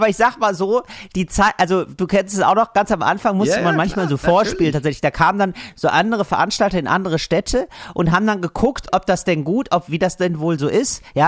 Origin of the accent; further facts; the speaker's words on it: Geldern, North Rhine-Westphalia, Germany; Das ist wirklich so, ich bin ja aufgewachsen in Geldern, ne?